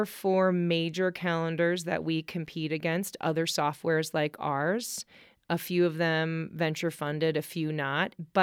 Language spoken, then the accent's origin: English; Milwaukee, Wisconsin, United States; But when I went to the University of Vermont, I grew up in Milwaukee. I also went to the University of Salzburg.